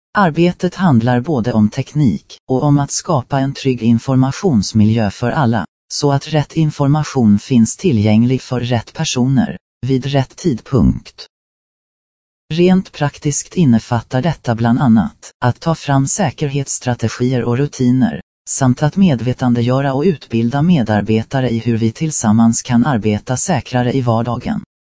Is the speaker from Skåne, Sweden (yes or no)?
no; Stockholm, Stockholm County, Sweden; also born or lived in Åmål; now in Karlstad, Sweden; Jag är född och uppvuxen i Stockholm och Åmål och flyttade till Karlstad när jag började gymnasiet. Där är jag fortfarande kvar